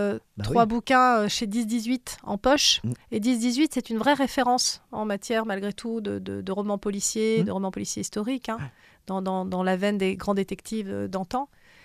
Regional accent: Langogne, Occitanie, France; moi j'ai grandi, tu sais, en Lozère, à Langogne

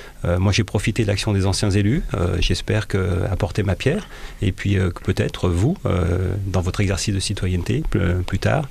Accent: Saint-Denis-lès-Bourg, Auvergne-Rhône-Alpes, France; Je crois que je suis originaire du territoire, j'ai vécu, j'en suis parti un certain temps, puis je suis revenu. Finalement, je me suis rendu compte que j'étais très attaché à ce territoire de Bourg et puis des environs.

